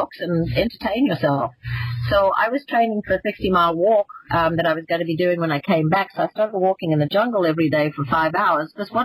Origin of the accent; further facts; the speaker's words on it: South Africa; accent: South African; I'll probably do a South African one, because that's where my accent comes in.